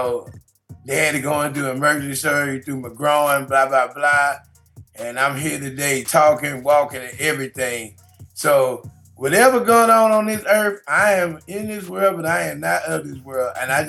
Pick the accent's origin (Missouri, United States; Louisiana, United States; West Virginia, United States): Missouri, United States; St. Louis; Man, I love KC. You know I'm from St. Louis.